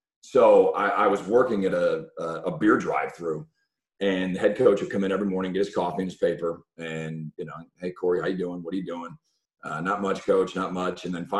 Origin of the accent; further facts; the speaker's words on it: Buffalo, New York, United States; I'm from Buffalo, New York, and the Buffalo area.